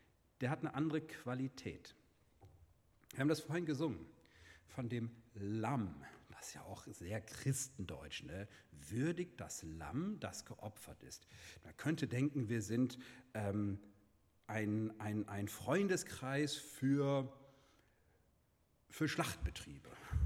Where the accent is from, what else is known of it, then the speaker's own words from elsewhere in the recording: Germany; Ich bin irgendwie doch nicht so britisch. Ich bin Deutscher und wir haben keinen König, oder?